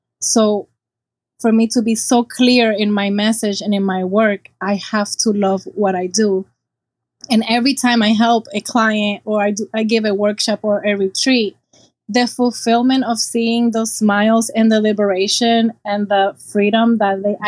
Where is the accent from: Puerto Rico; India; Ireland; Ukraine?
Puerto Rico; in my family, we're from Puerto Rico and my father's family is from Palestine.